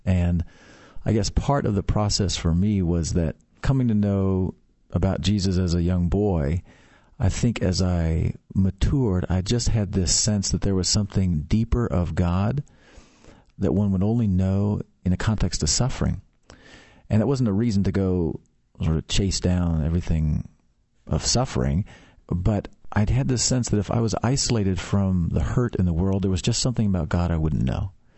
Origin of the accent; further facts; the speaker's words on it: Sacramento, California, United States; I am a product of California. I grew up in California, a nice little suburb in Sacramento, California.